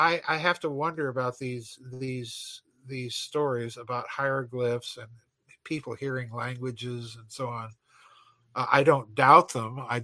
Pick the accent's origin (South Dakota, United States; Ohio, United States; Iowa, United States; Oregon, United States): South Dakota, United States; You know, I grew up in South Dakota, so I know these people.